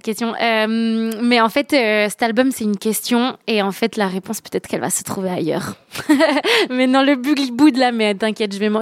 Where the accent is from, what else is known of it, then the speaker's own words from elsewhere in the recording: Valais, Switzerland; moi j'ai un peu baigné dans la fête aussi en tant que valaisanne